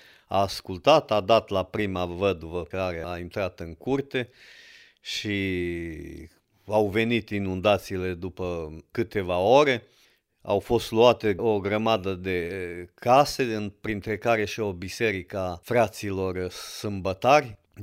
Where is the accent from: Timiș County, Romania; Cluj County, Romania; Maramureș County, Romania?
Maramureș County, Romania; Ruscova; de acolo de unde suntem noi născuți, adică eu sunt din Ruscova